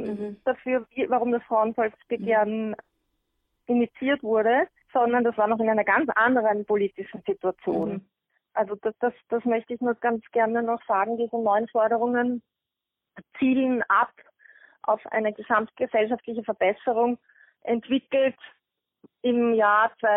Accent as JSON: {"language": "German", "region": "Vienna", "country": "Austria", "said": "Das heißt, ich kann jetzt auch als Wienerin in Dornbirn oder in Linz unterschreiben, völlig egal."}